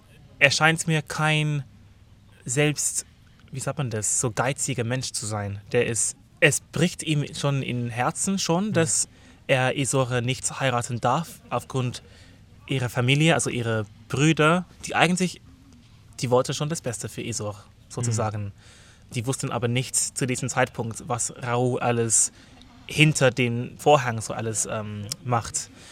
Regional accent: London, United Kingdom; now in Dresden, Germany; Ich komme aus London, wohne seit 11 Jahren in Deutschland. Ich wohne jetzt in Dresden, Entschuldigung.

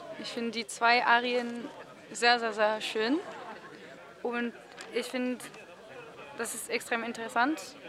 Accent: Paris, Île-de-France, France; German is a second language; now in Munich, Germany; Ich bin Sopranistin. Ich studiere in München gerade seit ein Jahr und ich komme aus Paris.

